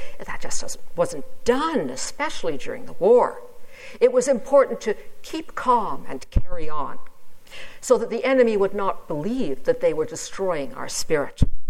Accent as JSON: {"language": "English", "region": "England", "country": "United Kingdom", "tie": "born there", "said": "I was born in England."}